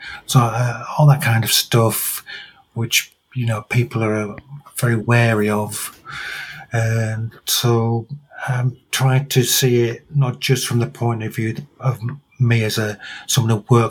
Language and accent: English; England, United Kingdom; born there; I'm English. I was born in the north of England, where I live most of the time, although I do quite a lot of commuting.